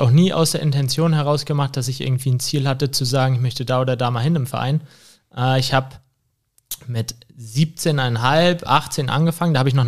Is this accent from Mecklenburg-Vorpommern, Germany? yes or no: yes; Rostock, Mecklenburg-Vorpommern, Germany; Ja, gebürtig in Rostock, immer in Rostock gewesen, nirgendwo anders. Also Heimscheißer, könnte man sagen.